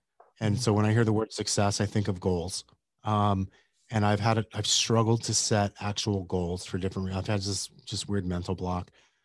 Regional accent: Yuma, Arizona, United States; I grew up in Yuma, Arizona. For those of you who don't know where Yuma, Arizona, it is on the border of California, Arizona, and Mexico.

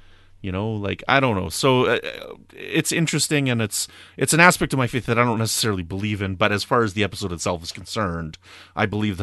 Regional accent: Canada; also born or lived in Pinehouse Lake, Canada / La Ronge, Canada; I'm from Canada. I've lived in Northern Canada, right?

